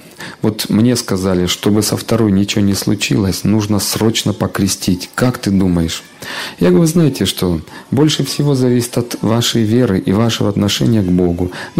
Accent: Kislovodsk, Stavropol Krai, Russia; я еще в детстве жил в Кисловодске

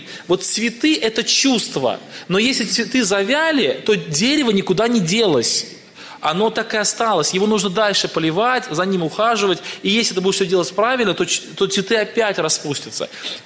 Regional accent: Tolyatti, Samara Oblast, Russia; я, например, вырос в Тольятти, в одной семье, совершенно неверующий, там, учился где-то, мои родители это работали, вырос в квартире

